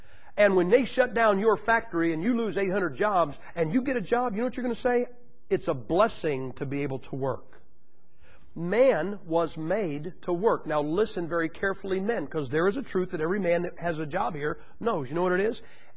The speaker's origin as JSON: {"language": "English", "town": "Madison", "region": "Ohio", "country": "United States", "tie": "born or raised there", "said": "I'm from Madison, Ohio. I was raised 3 blocks from 5 steel mills."}